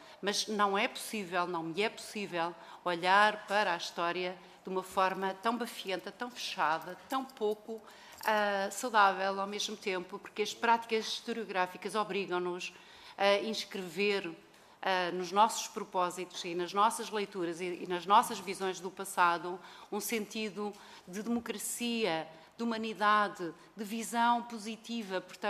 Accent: Viseu, Portugal; Viseu é também a minha terra

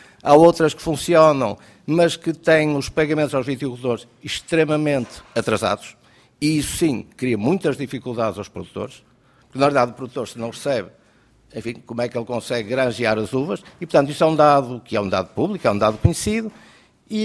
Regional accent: Pinhão, Vila Real, Portugal; Eu sou dourense, eu nasci no Pinhão, eu nasci e hei de morrer dourense

